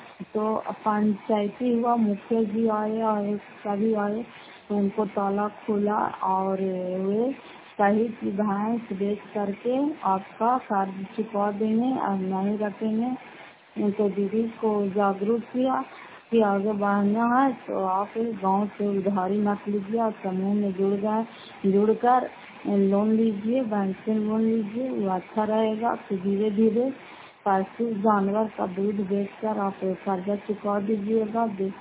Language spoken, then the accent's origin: Hindi; Fatehpur, Bihar, India; घर फतेहपुर पंचायत मकरौदा जिला नालंदा खराब कचरा ब्लॉक की निवासी हूँ